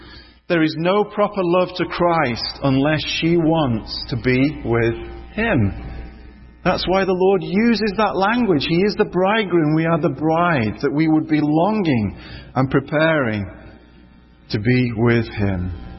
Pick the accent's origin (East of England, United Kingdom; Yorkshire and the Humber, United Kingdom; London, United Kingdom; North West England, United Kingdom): North West England, United Kingdom; Oldham; not far from my hometown of Oldham in Lancashire in the north of England.